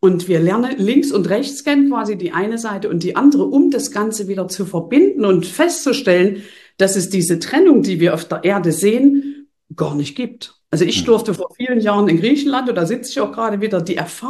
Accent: East Germany, Germany; Man hört, ich komme aus dem Osten von Deutschland.

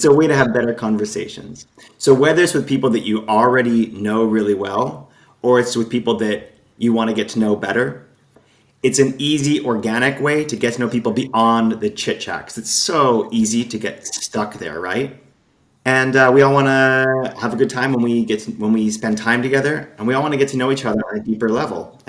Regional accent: Salt Lake City, Utah, United States; also born or lived in Portland, United States; Yeah, pretty obvious. So I'm from Salt Lake City. I lived in Portland, Oregon for a long time.

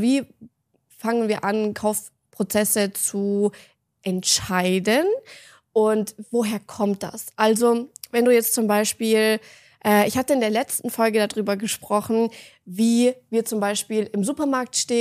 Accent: Germany; wir sind Deutsche

